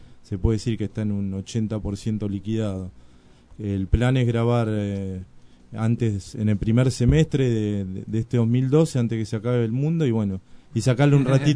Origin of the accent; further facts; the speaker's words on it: Paso del Rey, Buenos Aires Province, Argentina; yo soy de Paso Rey